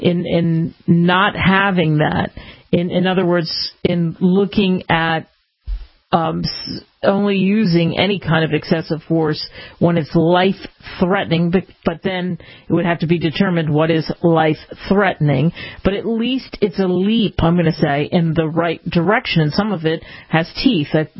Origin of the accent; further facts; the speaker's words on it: Cherry Hill, New Jersey, United States; Growing up in New Jersey in a place called Cherry Hill, just a stone's throw over the bridge from Philadelphia